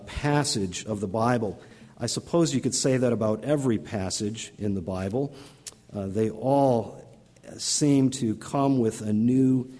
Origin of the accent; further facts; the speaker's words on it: Livonia, Michigan, United States; now in Wheaton, United States; I grew up in Livonia, and my father was a pastor at First Baptist Church of Livonia for about 27 years, and then went on to be with the Lord. And since that time, we have relocated. We live in Wheaton, Illinois